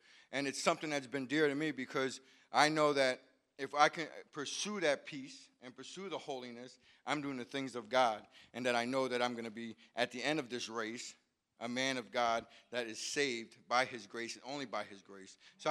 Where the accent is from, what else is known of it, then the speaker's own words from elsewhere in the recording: Long Island, New York, United States; Good morning, church. … I'm from Long Island. 44 years old.